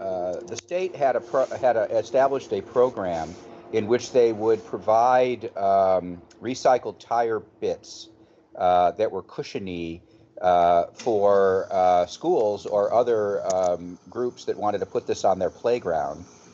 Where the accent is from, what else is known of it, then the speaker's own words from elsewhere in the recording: Calumet City, Illinois, United States; I was a Jewish kid growing up in Calumet City, Illinois, and I went to the local local grade school